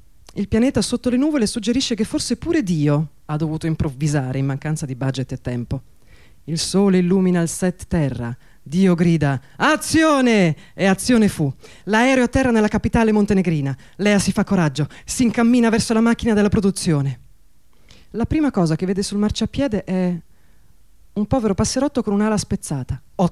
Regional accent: Lecco, Lombardy, Italy; born there; also born or lived in Rome; sono tedesca di origini, però sono nata a Lecco, quindi sono brianzola di origine, cioè non di origine, insomma, di adozione, e poi sono diventata romana per molti anni, ho fatto il centro sperimentale anch'io, e poi sono diventata sarda di adozione

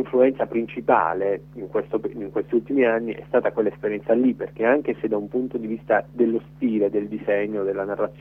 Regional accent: Bari, Apulia, Italy; sono stato testimone perché sono di Bari, sono stato in quegli anni, ero a Bari

